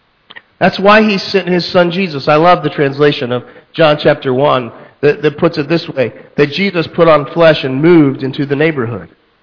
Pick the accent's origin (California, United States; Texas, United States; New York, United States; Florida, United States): Texas, United States; That's maybe, I'm from Texas, if y'all don't know. So I say y'all, and I say other things.